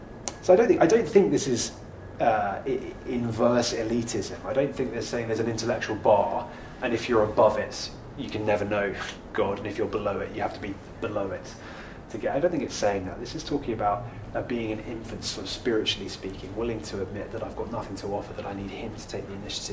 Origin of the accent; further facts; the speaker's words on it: Cambridge, East of England, United Kingdom; I grew up in Cambridge.